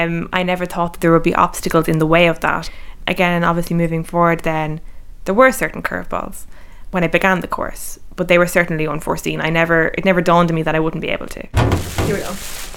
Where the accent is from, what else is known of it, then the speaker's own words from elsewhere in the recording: Manorhamilton, Connacht, Ireland; I'm 26. I'm from Manor Hamilton in County Leitrim and I live with my parents.